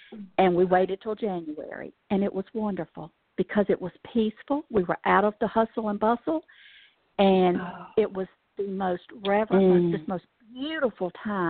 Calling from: Evans, Georgia, United States; I'm calling from Evans, Georgia.

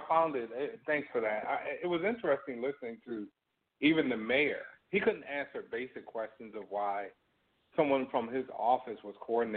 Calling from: Toronto, Ontario, Canada; I'm calling from Toronto.

